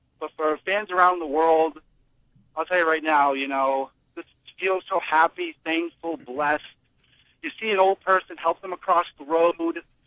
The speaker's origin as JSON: {"language": "English", "town": "Boston", "region": "Massachusetts", "country": "United States", "tie": "born there", "lives_now": "Connecticut, United States", "said": "This season, I'm 27 years old. I was born in Boston. I live in Connecticut."}